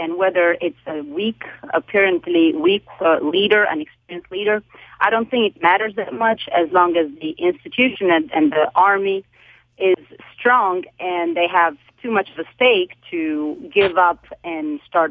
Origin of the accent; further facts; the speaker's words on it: Albania; I came from Albania. I grew up there, and I was 6 years old when the regime, when our dictator died.